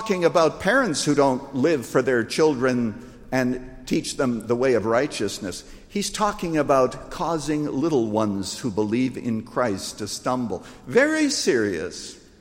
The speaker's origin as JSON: {"language": "English", "region": "Iowa", "country": "United States", "tie": "born or raised there"}